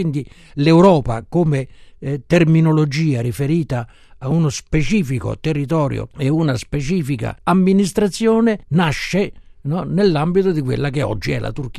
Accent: Rome, Lazio, Italy; Si potrebbe dire, potrei dire, da romano che rivinsero i nostri

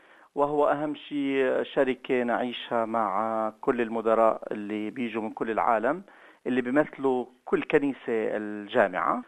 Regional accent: Jordan; now in Tunisia; أنا أردني الجنسية ولكن من 17 سنة في تونس

